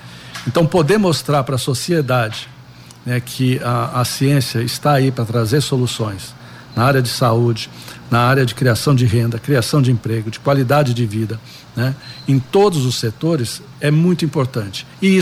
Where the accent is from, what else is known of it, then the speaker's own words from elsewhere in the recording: Londrina, Paraná, Brazil; A minha memória afetiva, ela é pé vermelho. Quer dizer, minha adolescência eu passei aqui em Londrina, né? A minha família toda mora aqui em Londrina.